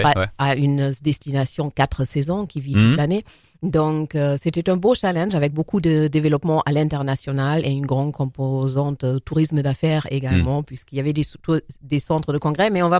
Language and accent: French; Germany; now in France; après avoir grandi en Allemagne, je suis venue en France